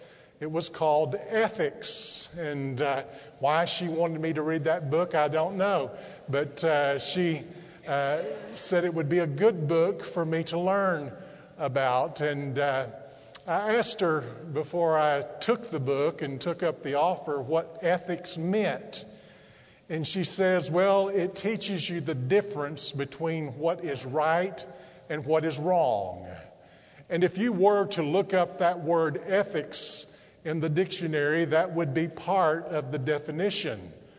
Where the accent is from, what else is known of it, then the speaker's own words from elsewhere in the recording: Brownwood, Texas, United States; when I was a student at South Elementary School in my hometown of Brownwood, Texas.